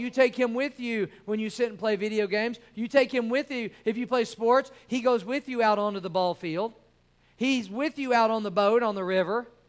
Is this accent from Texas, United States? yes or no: no; Cape Girardeau, Missouri, United States; moved away as an adult; I was raised in Cape Girardeau, Missouri, and went to Bible college at 18 years old.